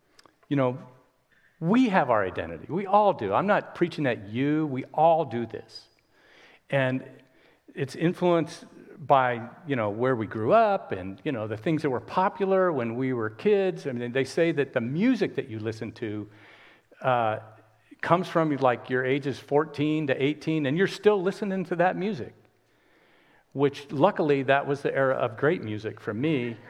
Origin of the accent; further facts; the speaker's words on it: Miami, Florida, United States; moved away as an adult; also born or lived in Holland, Michigan; I grew up in Miami, and it was disco days then. And so I moved to Michigan, the Midwest, small town in Holland, Michigan, and I had clogs.